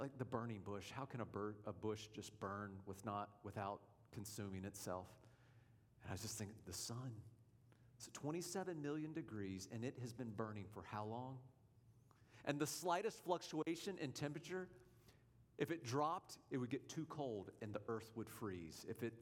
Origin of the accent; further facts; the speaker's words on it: Georgia, United States; I'm from Georgia. We've got canyons. I've been to Tallulah Gorge.